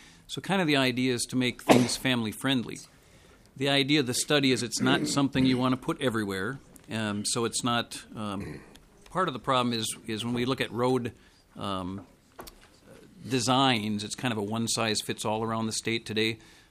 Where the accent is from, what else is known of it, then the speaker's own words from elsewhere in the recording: East Bethel, Minnesota, United States; As I grew up in East Bethel, we're safe to ride bicycles.